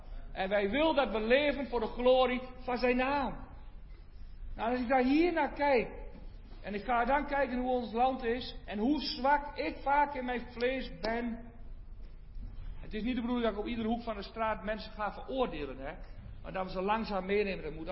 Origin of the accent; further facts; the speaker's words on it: Vriezenveen, Overijssel, Netherlands; Dan hebben we bij ons in Friezeveen, het kleine Friezeveen, ongeveer de grootste rock.